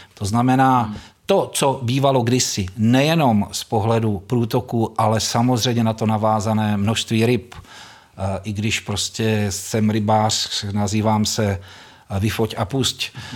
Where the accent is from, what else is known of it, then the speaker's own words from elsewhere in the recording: South Moravian Region, Czechia; protože pocházím z Jižní Moravy, kterou si většina posluchačů představí jako jakousi placku